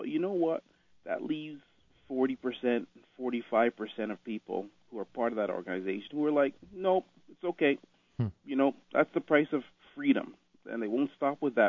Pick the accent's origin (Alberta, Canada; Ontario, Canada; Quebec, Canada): Quebec, Canada; Montreal; As a Canadian, as a Montrealer my whole life